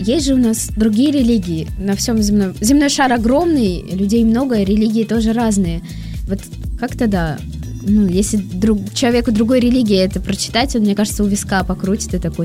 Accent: Moscow, Russia; Я не из Питера, я из Москвы.

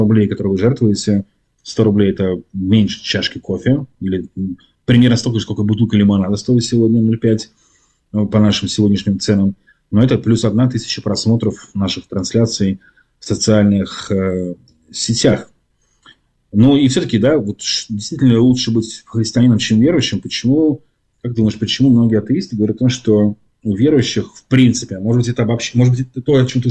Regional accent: Saint Petersburg, Russia; Мы из Санкт-Петербурга, я в частности.

